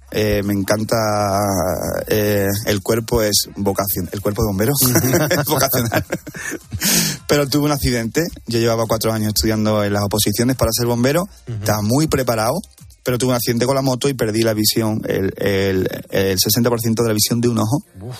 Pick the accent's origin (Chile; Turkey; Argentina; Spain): Spain; Yo soy pro español totalmente.